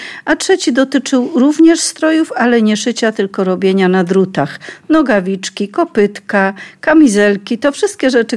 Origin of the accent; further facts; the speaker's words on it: Brenna, Silesian Voivodeship, Poland; Jesteśmy z Brennej, z naszej miejscowości, z naszego grona znajomych.